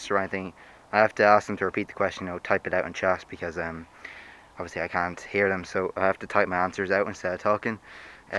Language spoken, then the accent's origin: English; Ulster, Ireland; I'm 17 years old and I'm from Cavan and I'm doing the leaving cert this year.